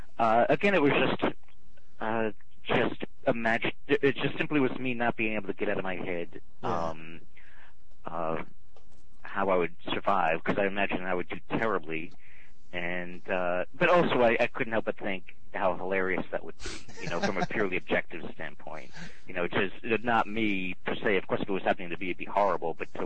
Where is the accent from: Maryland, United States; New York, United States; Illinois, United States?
New York, United States; Peekskill; also born or lived in Hoboken; No, I'm from New York. I'm from a town called Peekskill.